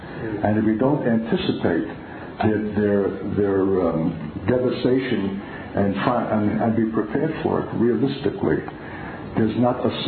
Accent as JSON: {"language": "English", "region": "New York", "country": "United States", "tie": "born there", "said": "I'm a New Yorker by birth. I'm a city slicker."}